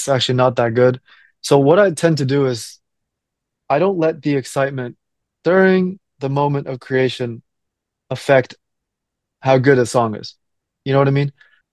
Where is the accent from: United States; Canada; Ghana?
Canada; Toronto, Ontario; also born or lived in Beijing, China; So I was born in Beijing, but I moved to Toronto when I was six, so I can't say culturally I'm that influenced by Chinese culture.